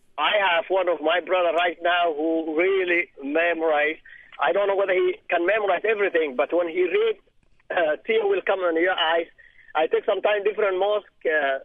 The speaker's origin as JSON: {"language": "English", "country": "Somalia", "said": "And the way I came from Somali, the way we memorize is we have something called Duksi."}